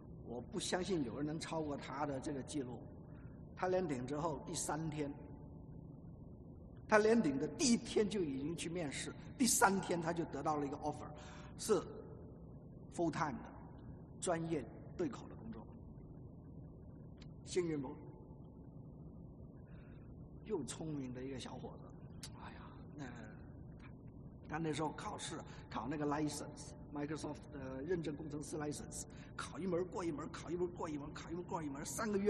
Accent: China; 我们中国人都是要讲义气，对不对啊？

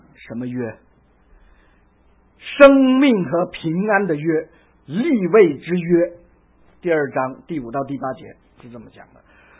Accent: China; 我们中国人又有一句话哈，真的很经典：上梁不正，下梁歪。

